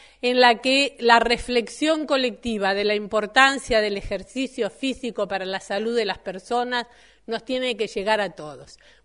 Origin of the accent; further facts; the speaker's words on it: Uruguay; como uruguaya en segundo lugar